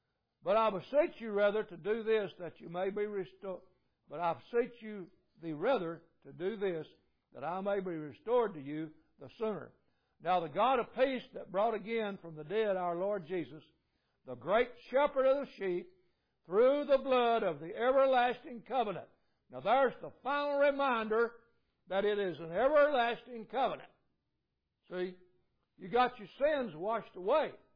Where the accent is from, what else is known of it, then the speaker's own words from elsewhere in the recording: United States; Man, I'm thankful I'm American, aren't you?